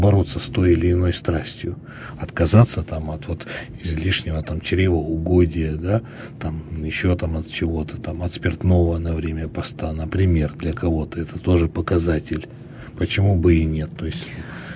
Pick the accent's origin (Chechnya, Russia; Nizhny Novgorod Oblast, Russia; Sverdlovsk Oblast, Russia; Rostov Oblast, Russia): Sverdlovsk Oblast, Russia; Yekaterinburg; я как коренной житель Екатеринбурга могу об этом сказать